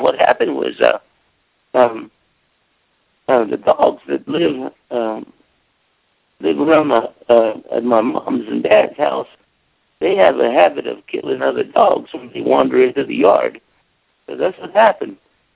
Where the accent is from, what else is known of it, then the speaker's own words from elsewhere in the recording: Choctaw, Mississippi, United States; I'm here in Choctaw, Mississippi, which is about 5 miles from Philadelphia, Mississippi. And I'm from the Choctaw Indian Reservation.